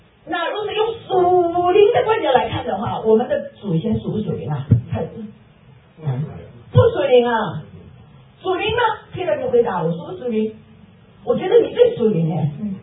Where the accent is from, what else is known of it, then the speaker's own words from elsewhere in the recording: South Korea; Chinese is a second language; 我们韩国人也美美美